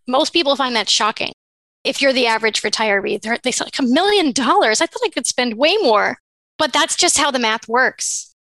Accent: Florida, United States; now in Washington, United States; Here in DC, the cost of living is incredibly high. But where I grew up in Florida, it's much lower.

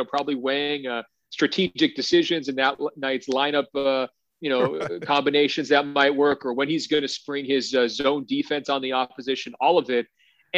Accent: Portland, Oregon, United States; I'm from the Portland area.

